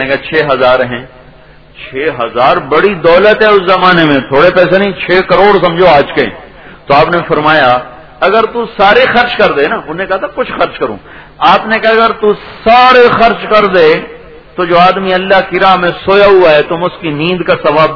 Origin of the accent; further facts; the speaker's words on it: Multan, Punjab, Pakistan; نواں شہر, میرا اپنا ضلع ملتان, مصروف ترین علاقہ, چاروں طرف مسجدیں مدرسے